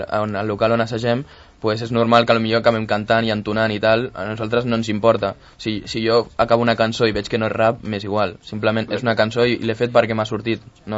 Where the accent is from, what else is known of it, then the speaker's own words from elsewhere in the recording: Sant Cugat, Catalonia, Spain; a mi m'agrada dir que soc de Sant Cugat perquè he crescut aquí